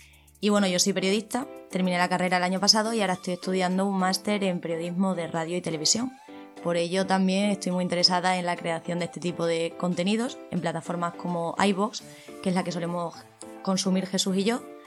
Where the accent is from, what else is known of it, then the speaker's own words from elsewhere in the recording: Cáceres, Extremadura, Spain; Y yo, pues, soy de Cáceres.